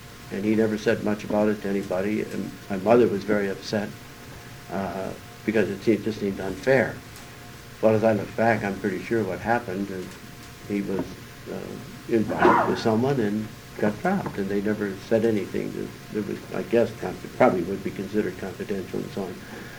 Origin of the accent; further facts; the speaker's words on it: Detroit, Michigan, United States; I've always been in Detroit. I grew up in Detroit